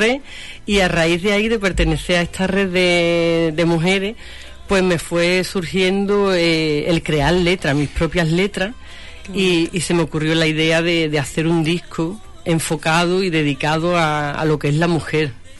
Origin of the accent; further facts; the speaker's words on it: Andalusia, Spain; a mi tierra, a Doñana, a la marisma, a la playa de Matalascaña, que también sale en el videoclip